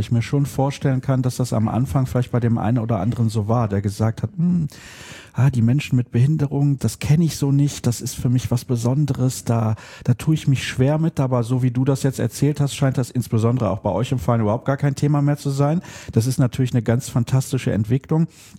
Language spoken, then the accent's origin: German; Solingen, North Rhine-Westphalia, Germany; now in Dortmund, Germany; in meiner Heimatstadt Solingen